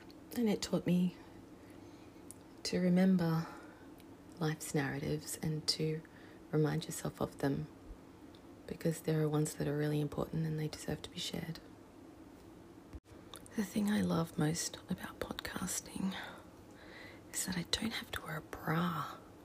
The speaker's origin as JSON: {"language": "English", "country": "Australia", "said": "in Ireland, which a big chunk of my family is from, shocker, I'm Australian"}